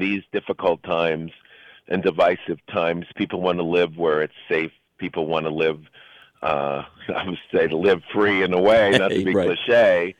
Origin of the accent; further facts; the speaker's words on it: Pennsylvania, United States; The work ethic of the people in Michigan is similar to Pennsylvania, my home state, in Ohio and Illinois.